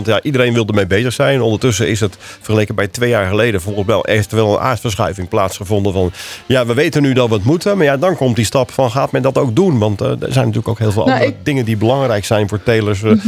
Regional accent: Netherlands; Of zijn wij Nederlanders, maken wij ons daar al drukker over?

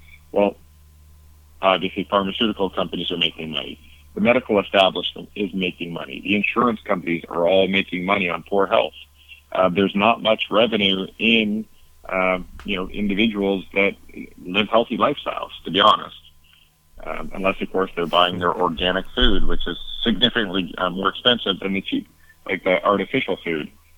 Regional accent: Canada; I come from Canada.

